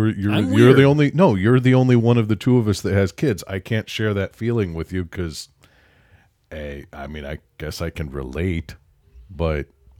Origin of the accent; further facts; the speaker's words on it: Indiana, United States; I think the latest Halloween that we had growing up in Indiana was we were out until I want to say about 11:30 or midnight.